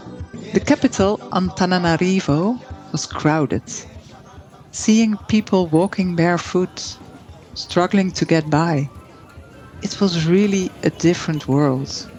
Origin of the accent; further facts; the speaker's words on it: Boskoop, South Holland, Netherlands; I grew up in Boskoop in the Netherlands. My family had a small business, a tree nursery.